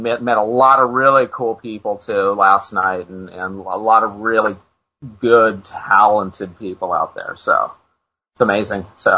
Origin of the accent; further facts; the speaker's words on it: Los Angeles, California, United States; I started out as a kid growing up in Los Angeles